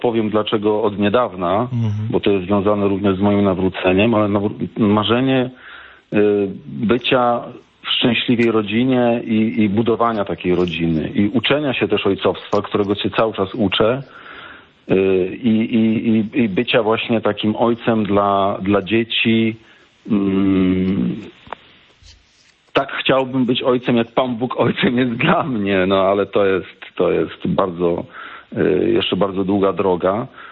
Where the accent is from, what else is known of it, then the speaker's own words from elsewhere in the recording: Złotoryja, Lower Silesian Voivodeship, Poland; now in Olsztyn, Poland; Obecnie mieszkam w Olsztynie, ale pochodzę ze Złotoryi na Dolnym Śląsku. I takiej malutkiej miejscowości, no może nie takiej malutkiej miejscowości, najstarszej w Polsce zresztą.